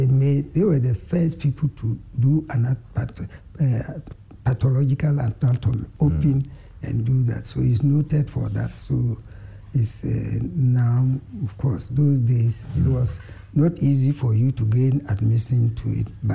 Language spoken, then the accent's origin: English; Ghana; I said, I'm from Ghana.